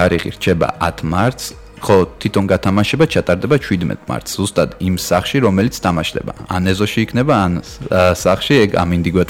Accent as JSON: {"language": "Georgian", "country": "United States", "tie": "born or raised there", "lives_now": "Georgia", "said": "მე გავიზარდე ამერიკაში, სკოლა, უნივერსიტეტი დავამთავრე ამერიკაში, განათლებით ფინანსისტი ვარ და სულ რაღაც 2 წელზე ცოტა მეტი რაც დავბრუნდი საქართველოში"}